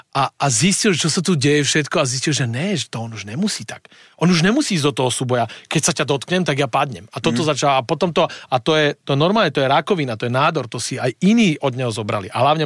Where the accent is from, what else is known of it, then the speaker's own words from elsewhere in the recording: Bratislava, Bratislava Region, Slovakia; ale ja som odchovaný z Petržalky